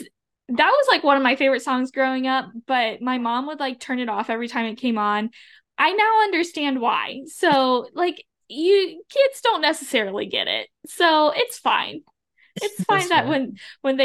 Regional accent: Kentucky, United States; and I grew up in Kentucky. I did not grow up a country music lover, but now I am a country music lover.

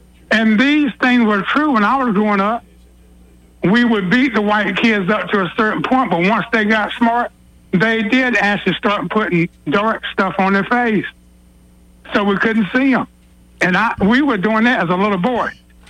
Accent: the South, United States; And, of course, I'm from the South. You know, I've lived around white people all of my life.

